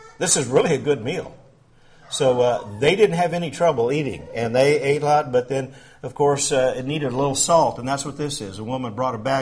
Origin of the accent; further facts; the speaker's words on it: Tucson, Arizona, United States; born there; I was born in Tucson